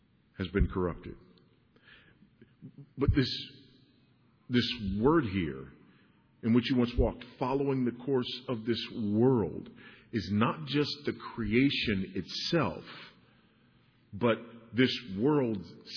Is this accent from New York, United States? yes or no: no; Los Angeles, California, United States; Probably because I grew up in South Central Los Angeles, surrounded by gangsters.